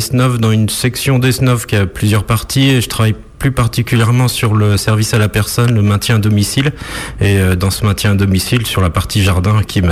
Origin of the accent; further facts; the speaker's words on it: France; je suis né là dans le Marais et très clairement petit j'étais plutôt pêcheur